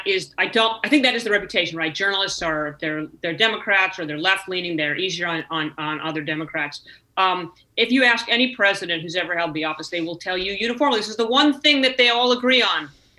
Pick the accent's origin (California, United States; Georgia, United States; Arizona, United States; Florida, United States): California, United States; I think I was young and I was female and I was from California